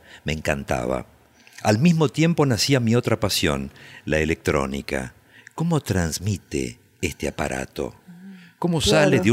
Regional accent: Buenos Aires, Argentina; En Buenos Aires, en el sanatorio Anchorena.

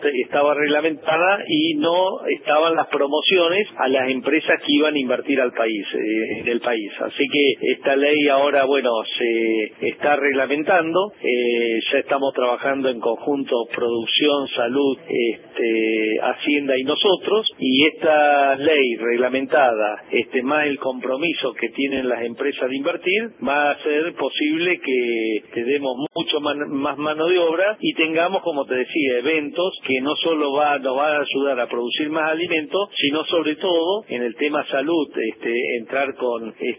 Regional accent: Argentina

